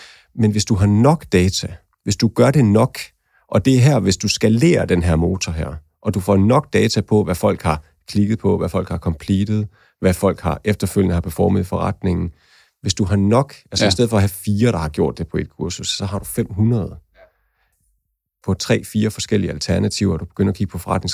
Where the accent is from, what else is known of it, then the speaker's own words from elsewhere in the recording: Jutland, Denmark; Jeg er fra det mørke Jylland, så det skal heller ikke love for meget.